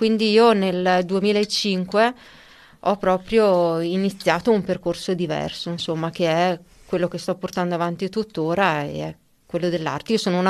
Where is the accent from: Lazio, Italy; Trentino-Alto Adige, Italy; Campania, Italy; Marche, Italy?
Trentino-Alto Adige, Italy; Mezzocorona; now in Cles, Italy; io abito a Cles da quasi 10 anni, ma sono originaria di Mezzocorona, anche se sono abbastanza libera, diciamo, mi sento abbastanza cittadina del mondo.